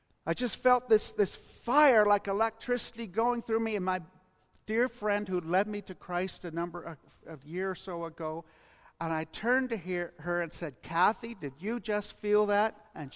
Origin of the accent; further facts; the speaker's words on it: London, Ontario, Canada; It's my hometown hockey.